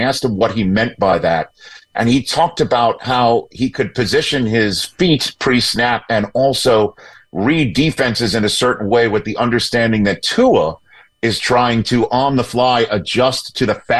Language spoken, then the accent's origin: English; Staten Island, New York, United States; And, you know, he also is from Staten Island, my hometown, and also a hometown of your wife's